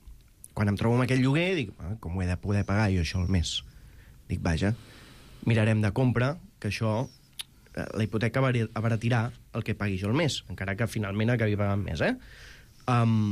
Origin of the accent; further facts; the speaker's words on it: Barcelona, Catalonia, Spain; Jo sóc ciutadà de Barcelona. Jo estic buscant pis des del setembre.